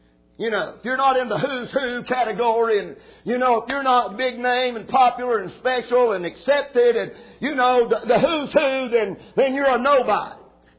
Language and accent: English; Roswell, North Carolina, United States; I come from Roswell, North Carolina, and English wasn't a good subject there no how.